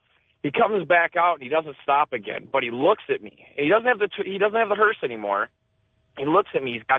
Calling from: Minnesota, United States; I'm calling from Minnesota.

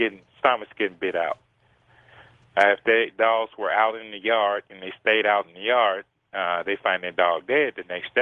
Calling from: Memphis, Tennessee, United States; I'm calling from Memphis.

